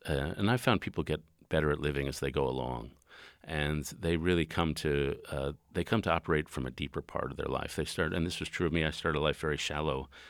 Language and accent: English; New York City, New York, United States; I grew up in New York City, and there's an understanding that you won't talk to your neighbors in the elevator or on the hallway